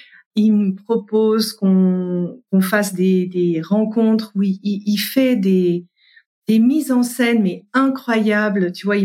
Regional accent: France; now in Switzerland; ça faisait déjà un moment que j'étais en Suisse, je suis française à la base

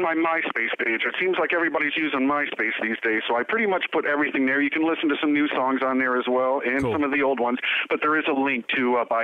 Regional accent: Detroit, Michigan, United States; guys that I've wanted to play with since I was growing up in the Detroit scene

